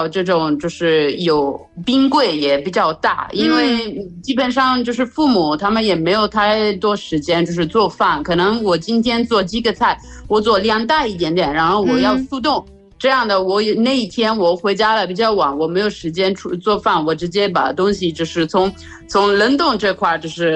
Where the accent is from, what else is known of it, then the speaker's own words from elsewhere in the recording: Italy; Chinese is a second language; 就是我们意大利人去选一个冰箱